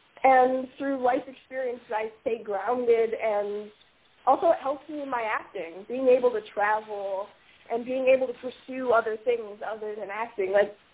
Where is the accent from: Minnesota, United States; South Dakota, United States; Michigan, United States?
Minnesota, United States; born there; Mm-hmm. Yeah, I was born in Minnesota.